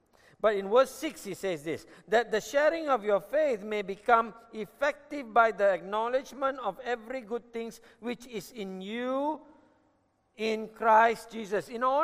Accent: India; I am Indian by birth, but I grew up with Chinese.

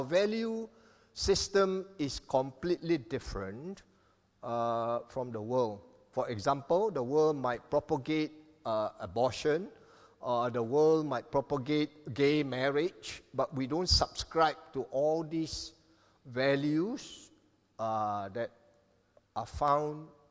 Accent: Kelantan, Malaysia; I come from the East Coast, Kelantan, so I ate a lot of salted fish.

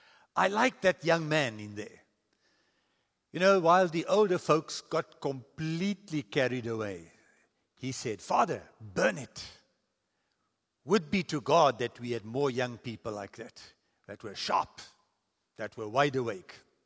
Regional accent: South Africa; There were things I had to leave behind because I am first a Christian before I am a South African.

